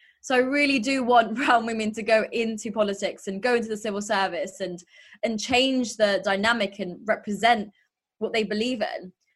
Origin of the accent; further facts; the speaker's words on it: United Kingdom; Being Asian British and a Duke, because I had a quite, I didn't have like a, you know, a top role in the civil service. I felt like a real minority.